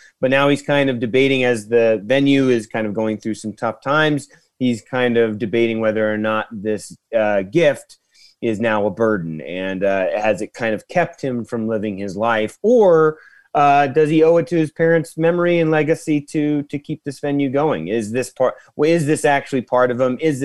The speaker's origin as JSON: {"language": "English", "town": "Marysville", "region": "California", "country": "United States", "tie": "born or raised there", "said": "We're doing that in my hometown next month up in Northern California in Marysville, Yuba City. It's north of Sacramento."}